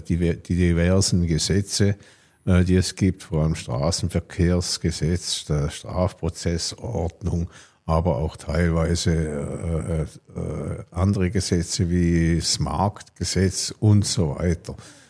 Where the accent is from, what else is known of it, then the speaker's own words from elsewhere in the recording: Kreuzlingen, Thurgau, Switzerland; Also ich bin 71 Jahre jetzt und ich bin auch in Kreuzlingen aufgewachsen. War natürlich einige Zeit beruflich in diversen Ortschaften im Kanton wohnhaft.